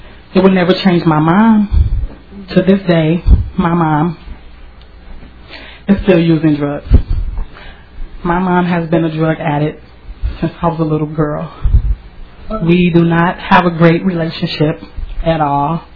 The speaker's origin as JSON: {"language": "English", "town": "Chicago", "region": "Illinois", "country": "United States", "said": "I have a big family. I'm originally from Chicago."}